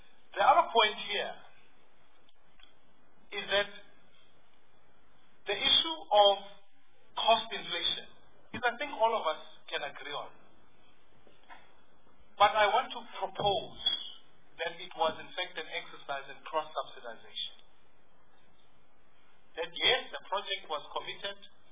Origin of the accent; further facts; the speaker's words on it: South Africa; how am I, as a South African, being willing to say more work must be done